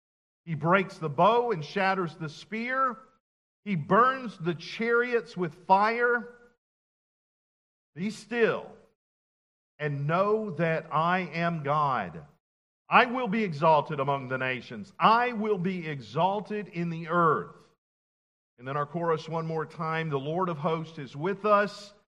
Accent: South Carolina, United States; the first shots of the Civil War were fired, again, in my home state of South Carolina.

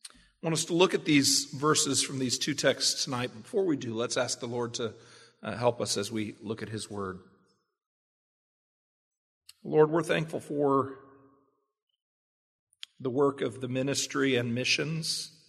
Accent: the South, United States; We're from the South, and so most of us have a lot of experience with the desert.

